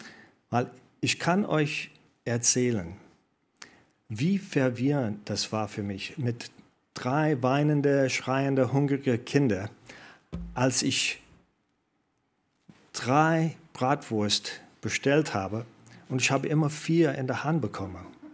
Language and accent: German; United States; German is a second language; als Amerikaner bin ich auch sehr stolz